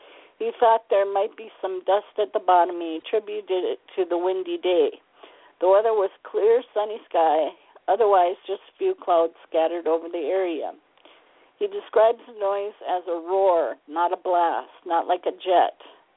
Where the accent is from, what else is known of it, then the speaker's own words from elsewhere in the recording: Minnesota, United States; That's in my home state, and that was in 1967, I want to believe.